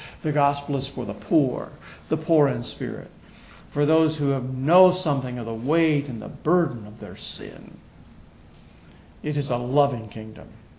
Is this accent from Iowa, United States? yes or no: yes; Iowa, United States; I'm a flatlander. I grew up in Iowa, north central Iowa, on a farm.